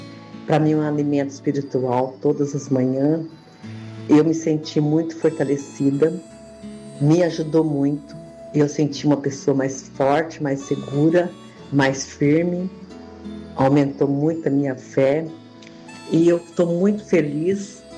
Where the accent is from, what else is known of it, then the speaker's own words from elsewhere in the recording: Sumaré, São Paulo, Brazil; sou daqui de Sumaré.